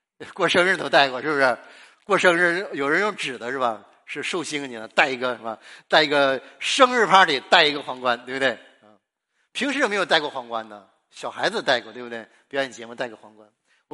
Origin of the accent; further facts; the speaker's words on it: Northeast China, China; 我是东北人啊，你知道我们东北人点菜去饭店呢